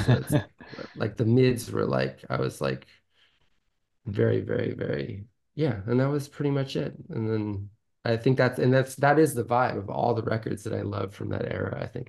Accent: San Francisco, California, United States; I mean, I grew up in San Francisco

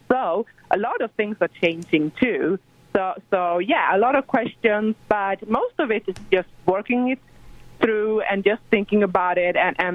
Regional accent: Sweden; English is a second language; moved away as an adult; also born or lived in Texas; now in United States; Yeah, it's no way I can get away from that accent, how hard I try, right? It's with me. So I'm actually born and raised in Sweden, in the northern part of Europe.

